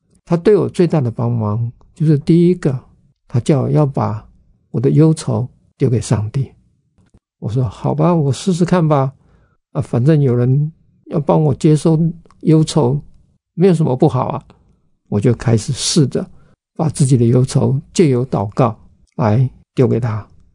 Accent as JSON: {"language": "Chinese", "region": "southern Taiwan", "country": "Taiwan", "said": "我是南部人，所以我们在南部那时候初中毕业考高中方向就是台南一中"}